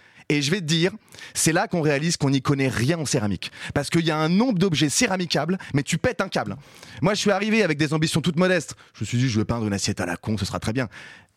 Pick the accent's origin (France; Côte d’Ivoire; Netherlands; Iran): France; Grenoble, Auvergne-Rhône-Alpes; now in Paris, France; je viens de Grenoble, mais je vis à Paris depuis 5 ans.